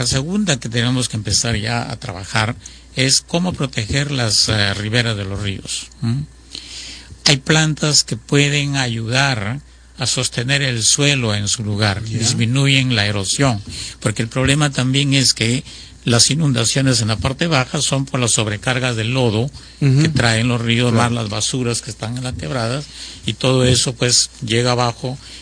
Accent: Piura, Peru; Yo soy piurano y por tanto he vivido las experiencias de Piura.

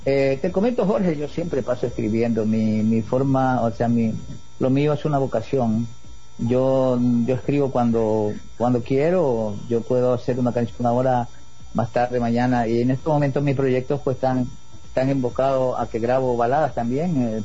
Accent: Guayaquil, Guayas, Ecuador; nosotros como ecuatorianos y como guayaquileños estamos acostumbrados a este clima.

